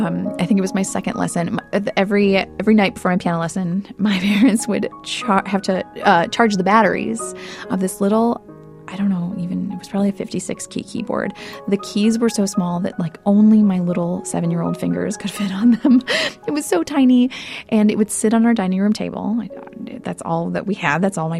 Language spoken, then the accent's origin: English; Minneapolis, Minnesota, United States; I grew up in the Twin Cities.